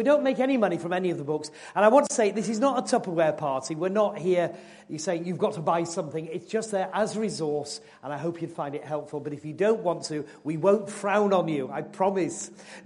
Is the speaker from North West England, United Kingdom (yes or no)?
no; Yorkshire and the Humber, United Kingdom; born there; Anyway, I was born in Yorkshire, so I am a Yorkshireman.